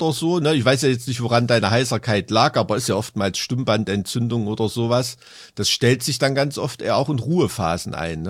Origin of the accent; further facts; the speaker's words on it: Halle, Saxony-Anhalt, Germany; will ich dir als Hallenser, als aus der Stadt Dietrich Genschers